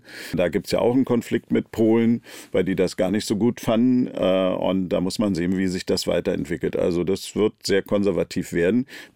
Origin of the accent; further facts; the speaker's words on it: Berlin, Germany; Also ich bin Berliner und bleibe Berliner.